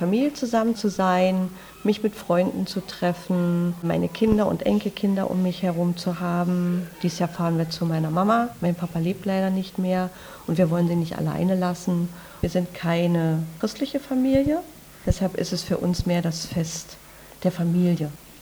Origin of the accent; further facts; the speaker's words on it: Saxony-Anhalt, Germany; now in Berlin, Germany; in meiner alten Heimat, also wo ich herkomme. Das ist eine ganz kleine Stadt in der Altmark